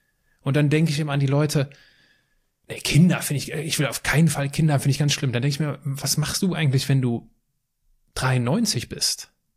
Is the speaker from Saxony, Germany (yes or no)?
no; Altenkirchen, Rhineland-Palatinate, Germany; da wo ich herkomme, in Altenkirchen gibt es so einen Teich und der war zugefroren